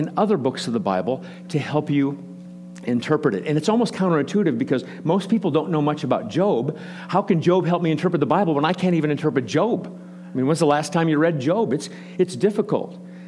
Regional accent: Nebraska, United States; When I grew up in Nebraska, it was, and the older folks here will know the detective shows, we grew up with Mannix and Beretta.

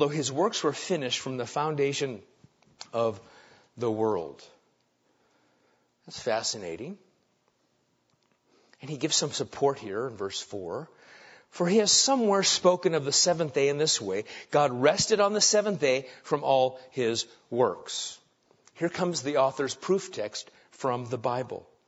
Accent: Nebraska, United States; Now, for me, I grew up in Nebraska.

